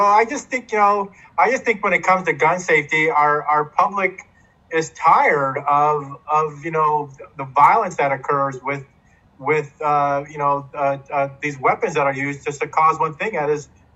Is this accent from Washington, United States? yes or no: yes; Moses Lake, Washington, United States; there was a tragedy that occurred in my hometown of Moses Lake, over 20 years ago. In the school that I too went to school at, at that junior high school.